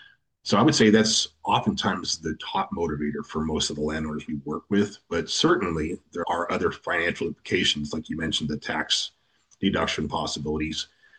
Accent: Redding, California, United States; also born or lived in Red Bluff, United States; now in Fresno, United States; I grew up in Redding and Red Bluff, which is at the north end of the valley, and I live down here, obviously in Fresno

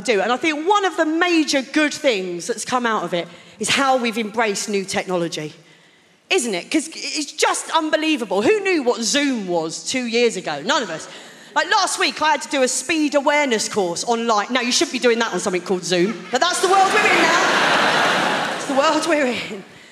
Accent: Maidstone, South East England, United Kingdom; I grew up in Maidstone. That's a Mills and Boone and an Argos catalogue.

